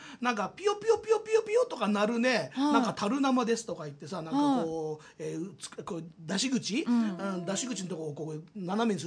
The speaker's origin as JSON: {"language": "Japanese", "town": "Yokohama", "region": "Kanagawa", "country": "Japan", "tie": "born or raised there", "said": "僕もあの実はね、生まれも育ちもそういうわけで横浜の上大岡というところにいたもんですから"}